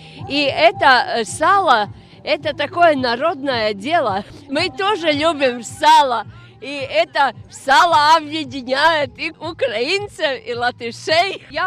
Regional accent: Ventspils, Courland, Latvia; Ми місцеві. Ми фольклорна група латвійська фольклор Венспілс.

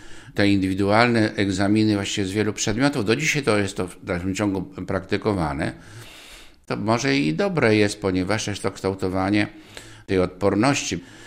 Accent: Podlaskie Voivodeship, Poland; born there; Urodziłem się na tej ziemi białostockiej. To jest dość odległa data, 48 rok, więc troszeczkę już mam lat.

